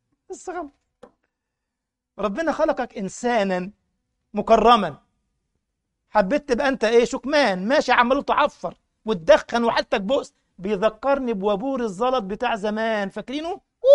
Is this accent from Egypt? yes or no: yes; Egypt; فتذكرت إن أذكر قديما كان عندنا في مصر حاجة اسمها المدابغ